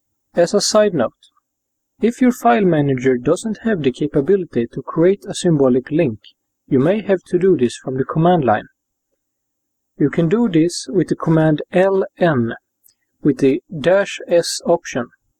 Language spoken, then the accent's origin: English; Sweden; I'm from Sweden